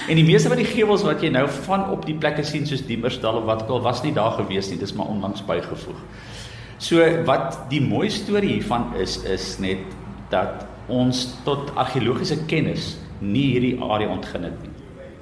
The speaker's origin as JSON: {"language": "Afrikaans", "town": "Somerset West", "region": "Western Cape", "country": "South Africa", "tie": "born or raised there", "said": "ons het in Somerset West groot geword, oorkant die ingang. Ons huis was die laaste huis in Lourensfort weg, oorkant die ou plaas ver gelegen."}